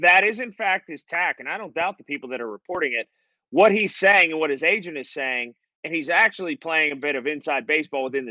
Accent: Sharpsburg, United States; I grew up in Sharpsburg. They don't have cows.

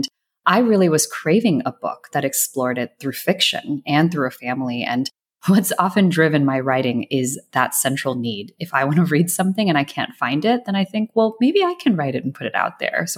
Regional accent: Georgia, United States; So I grew up in Atlanta. I grew up in a suburb right outside of Atlanta.

